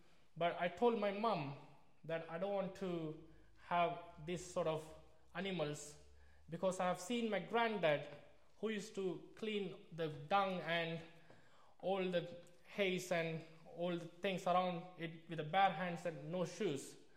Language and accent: English; South India, India; born there; English is a second language; I was born in South India. We were not well off, but my parents provided for me and my younger brother. The town I grew up was full of Hindus.